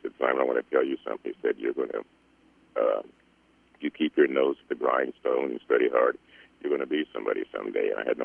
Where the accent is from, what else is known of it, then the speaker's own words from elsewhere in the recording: Iowa, United States; born there; my roots are in Iowa. I was born in Iowa